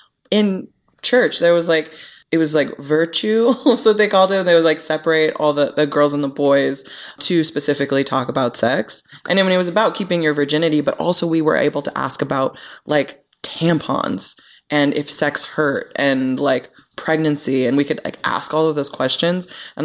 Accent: Seattle, Washington, United States; also born or lived in Germany / Hawaii / San Diego; I was born in Germany. Both my parents were in the military. So I lived in Hawaii, San Diego, Seattle.

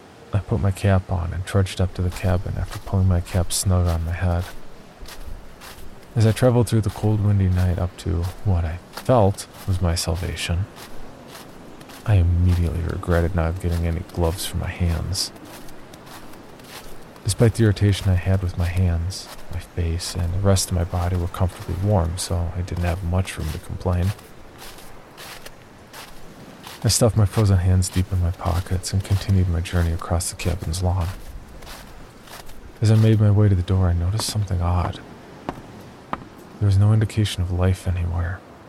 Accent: Oregon, United States; Late in December, I was traveling north from California to my home state of Oregon.

